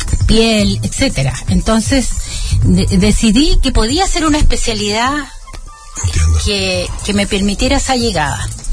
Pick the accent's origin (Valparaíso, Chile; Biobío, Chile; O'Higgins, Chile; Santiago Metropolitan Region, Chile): Valparaíso, Chile; Viña del Mar; Provengo de Viña del Mar, nací en Viña del Mar, así que feliz porque esta es mi región.